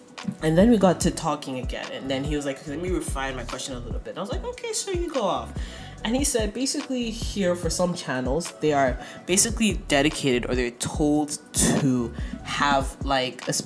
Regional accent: Ethiopia; Now, I grew up in Ethiopia

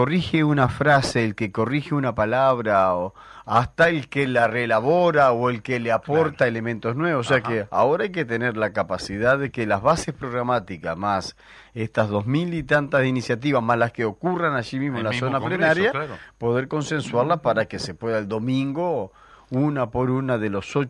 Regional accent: Uruguay; Nosotros sabemos cómo somos los uruguayos en general.

